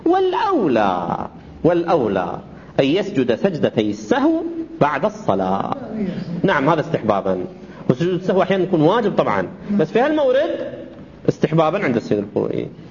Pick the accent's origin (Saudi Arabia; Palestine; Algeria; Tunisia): Saudi Arabia; حتى عندنا في السعودية يجهرون بها